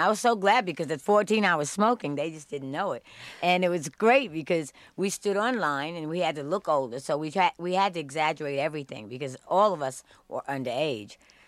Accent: New York, United States; That's why I love growing up in Spanish Harlem

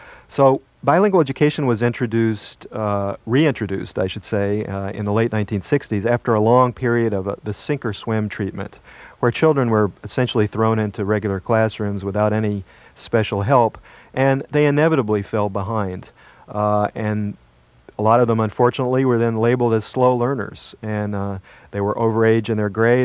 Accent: Washington, District of Columbia, United States; In my hometown of Washington, D.C., recently, we had an incident

